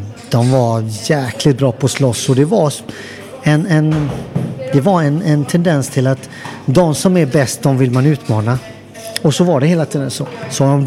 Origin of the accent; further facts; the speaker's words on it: Gothenburg, Västra Götaland County, Sweden; Alltså det fanns ju inte så mycket alltså gratis där jag växte upp.